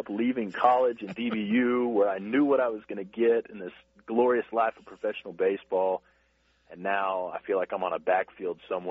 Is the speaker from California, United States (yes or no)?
no; Amarillo, Texas, United States; Bill, growing up in Amarillo, we didn't actually have much affiliated baseball. We had an independent team, the Amarillo Dillas, when I was younger.